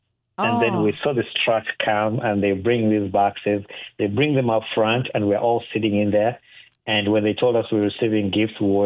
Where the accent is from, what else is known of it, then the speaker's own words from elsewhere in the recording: Uganda; So I'm originally from Uganda, and Uganda is one of the poorest countries in the whole world. I grew up in a very poor family